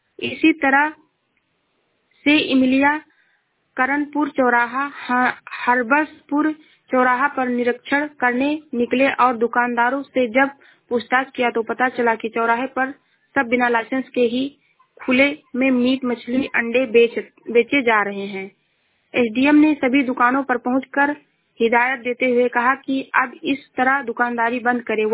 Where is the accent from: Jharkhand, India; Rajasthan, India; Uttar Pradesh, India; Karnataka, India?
Uttar Pradesh, India; मैं जिला श्रावस्ती से हूँ।